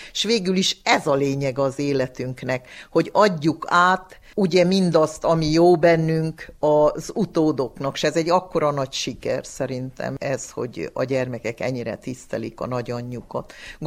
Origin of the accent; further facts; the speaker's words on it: Corund, Harghita, Romania; Korondon Sárosvápába laktunk, amikor én 5-6 éves lehettem, 7 éves